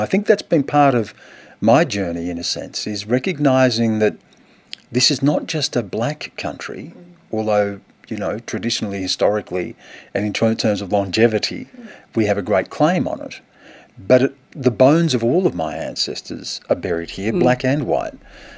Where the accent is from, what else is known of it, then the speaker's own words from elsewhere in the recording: Australia; I'm Australian and incredibly proud of it.